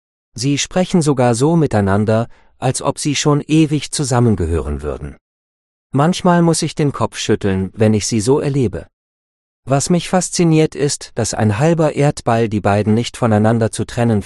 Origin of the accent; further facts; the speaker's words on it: Edmonton, Alberta, Canada; Amelia wohnt in Edmonton in Kanada. Diese Stadt, die auch meine Heimatstadt ist, liegt am North Saskatchewan River.